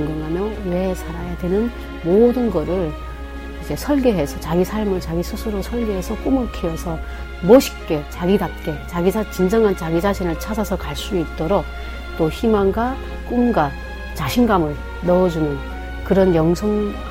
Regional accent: Chongjin, North Hamgyong, North Korea; accent: Hamgyong; also born or lived in Kimchaek; now in South Korea; 저희 함경도 출신이라서 함경도 이제 청진에서 왔기 때문에 그 김책에서 태어났고 또 청진에서 살기도 했어요. 그래서 그쪽에서 와서 굉장히 함경도 말투가 너무 심각했어요.

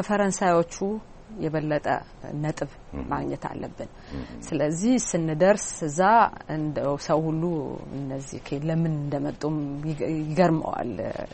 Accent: Addis Ababa, Ethiopia; moved away as an adult; now in Lyon, France; አዲስ አበባ ተወልጄ ትምህርቴን እዛ በሊሴ ገብረ ማርያም የፈረንሳይ ትምህርት ቤት መሆኑ ነው እዛ ተምሬ

